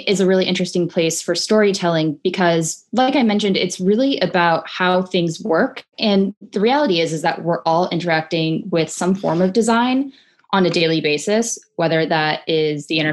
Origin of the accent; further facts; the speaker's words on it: Nebraska, United States; I mean, I grew up in Nebraska, not that that means anything